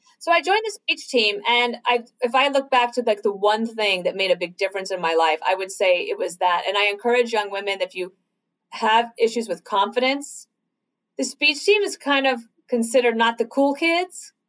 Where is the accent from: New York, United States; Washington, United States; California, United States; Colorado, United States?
Colorado, United States; Denver; so I grew up in Denver, Colorado.